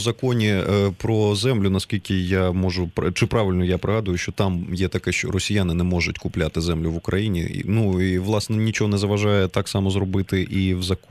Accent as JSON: {"language": "Ukrainian", "region": "Odesa Oblast", "country": "Ukraine", "tie": "born or raised there", "said": "моя рідна Одеська область"}